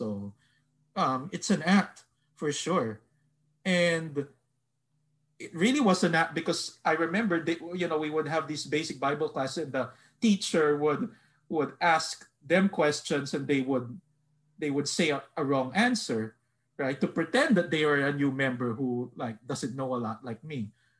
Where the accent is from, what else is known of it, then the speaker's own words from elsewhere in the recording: Philippines; now in United States; So I wasn't born actually in the US. I immigrated here from the Philippines.